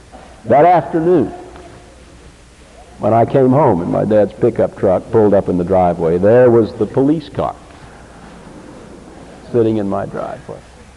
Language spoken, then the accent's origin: English; Vero Beach, Florida, United States; We had a police chief in my hometown when I was a boy. His name was Wally Gossett. Burly Irishman. Red-headed, tough kind of guy. Vero Beach had 2,500 population.